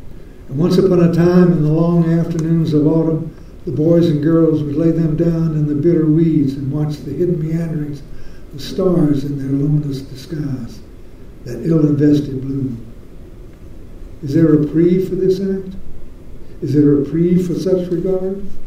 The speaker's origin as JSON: {"language": "English", "region": "Appalachia", "country": "United States", "said": "thing was always played at the end of every dance when I was a child. I'm from Appalachia, as you can gather."}